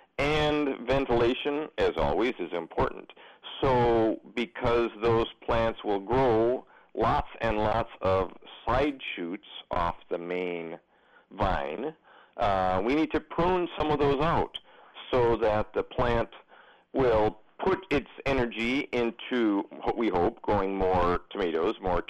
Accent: Michigan, United States; I remember them growing up in Upper Michigan

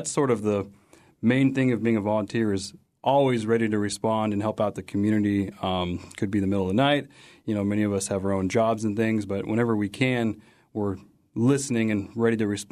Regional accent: Seattle, Washington, United States; now in Juneau, United States; Well, I grew up in Seattle, and I'd always had an interest in emergency management

